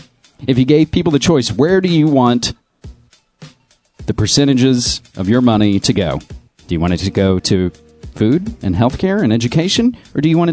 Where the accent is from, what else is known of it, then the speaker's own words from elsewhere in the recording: West Virginia, United States; moved away as an adult; now in Portland, United States; Virginia, 28 years, been in Portland for only 4, so I always pay attention to things going down in my home state, almost heaven.